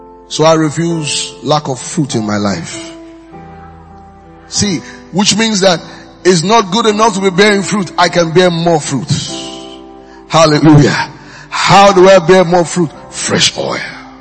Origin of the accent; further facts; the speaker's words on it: Nigeria; While I'm a Nigerian, I fulfilled it.